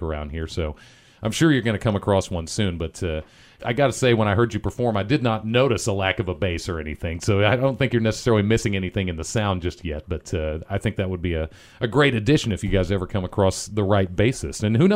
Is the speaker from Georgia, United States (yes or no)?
no; Dallas, Texas, United States; I grew up in Dallas, so it's just too many people around to really be able to jam out in a garage.